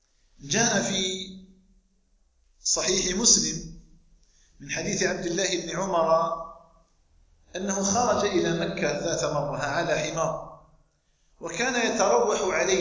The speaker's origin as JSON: {"language": "Arabic", "country": "Algeria", "said": "أن تجعل بلدنا الجزائر آمنا مطمئنا"}